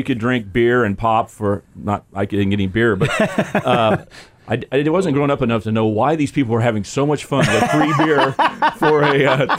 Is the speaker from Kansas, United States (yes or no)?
yes; Wichita, Kansas, United States; my first introduction to Kansas City when, you know, I was a kid. I grew up in Wichita. We loved the Royals and the Chiefs.